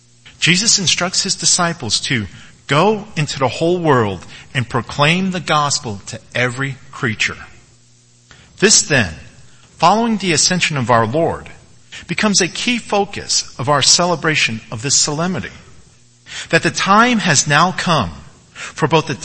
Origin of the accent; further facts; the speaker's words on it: New England, United States; what the Easter seasons were like for me growing up in New England. As a Portuguese American